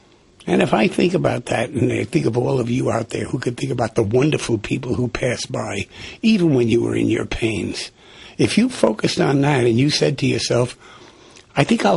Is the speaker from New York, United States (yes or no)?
yes; New York, United States; I wound up in the Bowery, and I'm down because I was from the Lower East Side.